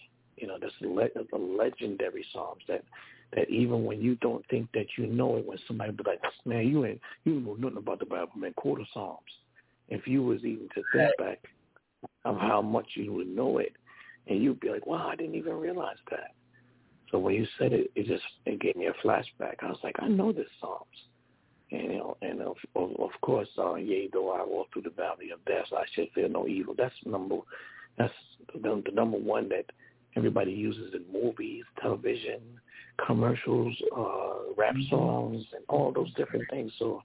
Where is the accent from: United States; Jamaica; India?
Jamaica; as I always allude to the fact that I'm Jamaican